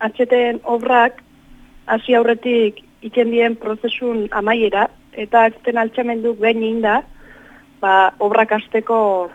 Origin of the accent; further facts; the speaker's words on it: Basque Country, Spain; Bereziki Tolosaldekoa naiz